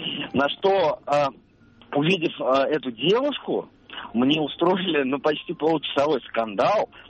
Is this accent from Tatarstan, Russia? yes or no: yes; Kazan, Tatarstan, Russia; Вот я из Казани.